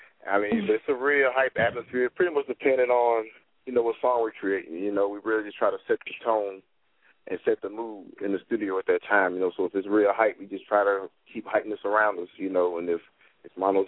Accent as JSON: {"language": "English", "town": "Memphis", "region": "Tennessee", "country": "United States", "tie": "born or raised there", "said": "Well, I grew up in Memphis, so at the time when I was coming up, it was a lot of underground artists"}